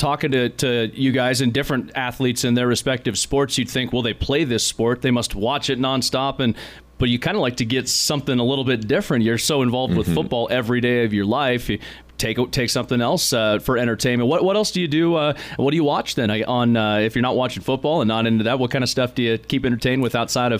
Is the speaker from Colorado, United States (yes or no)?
yes; Denver, Colorado, United States; I grew up in Denver